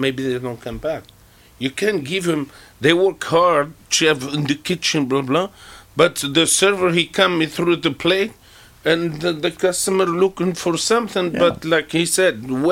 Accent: Tunisia; Me, I come from Tunisia

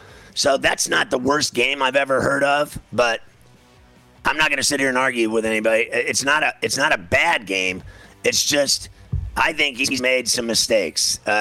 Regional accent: Pittsburgh, Pennsylvania, United States; I went to a lot of Pitt Panther games growing up in Pittsburgh.

